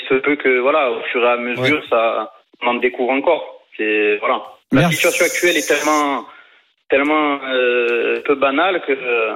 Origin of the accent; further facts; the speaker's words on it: France; on a l'impression peut-être nous que c'est plus présent en France parce qu'on est français